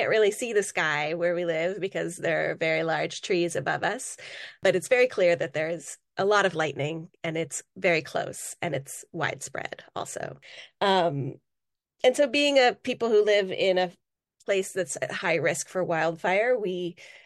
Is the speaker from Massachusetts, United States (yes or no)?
no; Santa Cruz, California, United States; my hometown, which is Santa Cruz, California, which is about 3 hours south of where I live. And that had always been, our go-to place. It feels like a very safe place for me. I grew up there. It's a very sort of wonderful town.